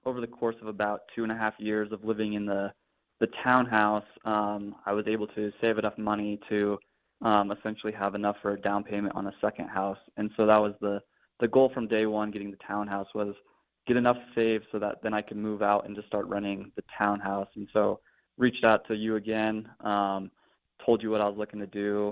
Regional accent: Woodland Park, Colorado, United States; now in Colorado Springs, United States; Yeah, I grew up in the Woodland Park area. Currently, I'm 27, going on 28 this year. I'm living down in Colorado Springs.

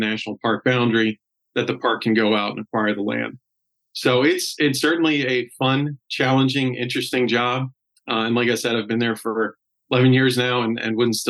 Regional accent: Louisiana, United States; I'm originally from South Louisiana, LSU grad, went to University of Georgia for grad school

